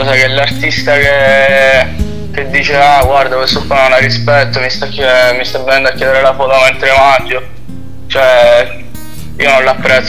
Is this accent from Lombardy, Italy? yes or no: no; Sicily, Italy; io sono siciliano, quindi non posso, è inutile che faccio l'americano